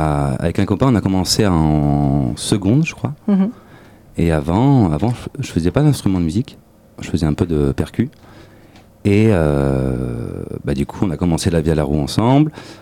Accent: Nouvelle-Aquitaine, France; J'ai essayé de bouger un peu ailleurs, bah, pas loin, hein, à Limoges. Et bah, voilà, bah, en fait, non, j'ai décidé de revenir, je me sentais mieux ici, en Corrèze.

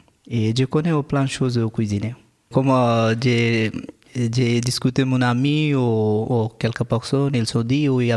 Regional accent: Bangladesh; French is a second language; je viens de Bangladesh et j'ai aujourd'hui 18 ans.

